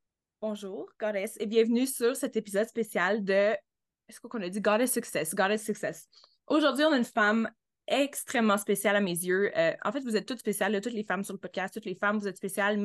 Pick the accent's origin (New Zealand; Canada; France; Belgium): Canada; Montreal, Quebec; moved away; Moi, je viens de Montréal. Puis ça fait comme 4 ans que je ne vis plus au Canada